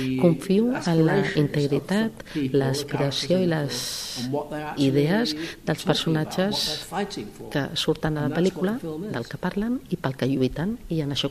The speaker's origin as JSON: {"language": "Catalan", "town": "Manchester", "region": "North West England", "country": "United Kingdom", "tie": "born or raised there", "said": "Jo vaig créixer a Manchester, on tot va succeir"}